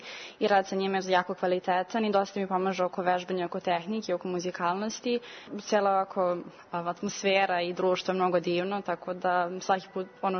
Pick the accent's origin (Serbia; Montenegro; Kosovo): Serbia; Belgrade; iz Beograda sam